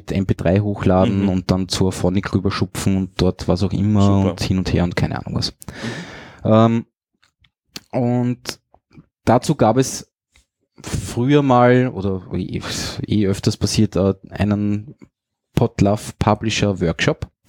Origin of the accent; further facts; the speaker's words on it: Austria; wir als Österreicher sind da jetzt nicht so up to date